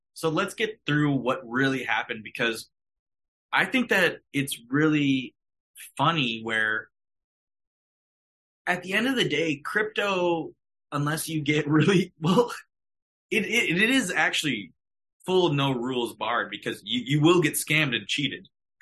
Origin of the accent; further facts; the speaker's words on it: Minnesota, United States; We're Minnesotan guys.